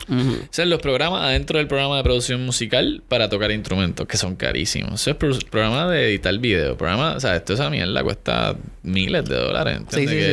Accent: Río Piedras, Puerto Rico; also born or lived in Bayamón; Pues me crié en Río Piedra.

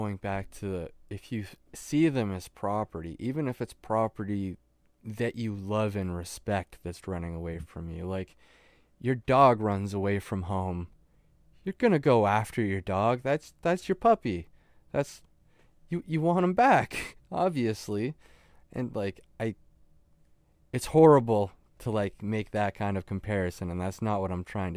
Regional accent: Canada; Like even as a Canadian reading this book

